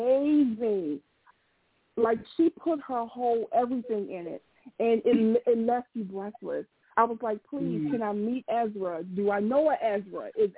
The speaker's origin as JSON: {"language": "English", "town": "Baltimore", "region": "Maryland", "country": "United States", "said": "I'm from Baltimore, Maryland."}